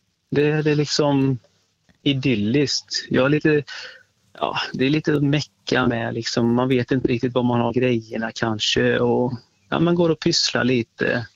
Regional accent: Västra Götaland County, Sweden; accent: Västergötland dialect; Jag är ju från Västergötland som du hör, på dialekten.

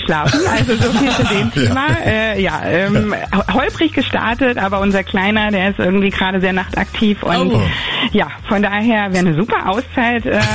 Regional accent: Potsdam, Brandenburg, Germany; Aber Potsdamer Umland, also wir kommen ja selber aus Potsdam, ja.

